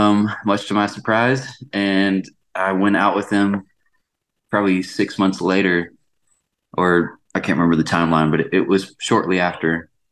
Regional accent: Memphis, Tennessee, United States; But I met the band at my hometown in Memphis.

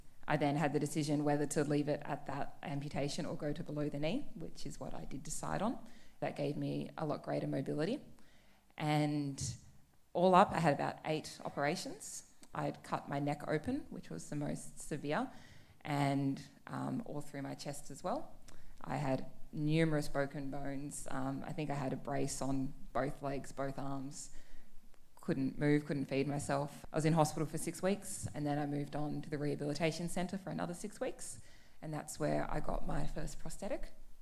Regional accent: Canberra, Australian Capital Territory, Australia; I grew up in Canberra. It's incredibly cold down there. And I grew up a very passionate, able-bodied swimmer.

